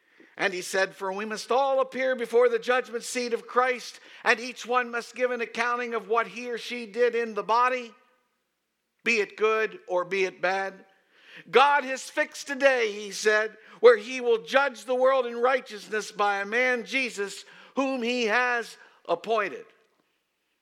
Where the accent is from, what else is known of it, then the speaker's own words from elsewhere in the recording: Waynesboro, United States; I was taking a walk in my hometown of Waynesboro.